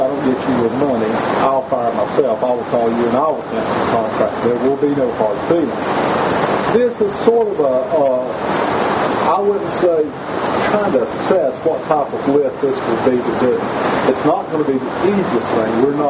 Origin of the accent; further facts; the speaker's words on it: Florida, United States; I'm from a small county myself. I'm from Lafayette County.